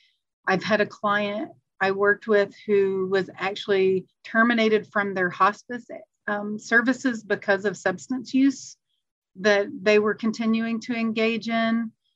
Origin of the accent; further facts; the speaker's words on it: Arkansas, United States; I was born and raised in the South in Arkansas. My family all holds very strong Christian faith and values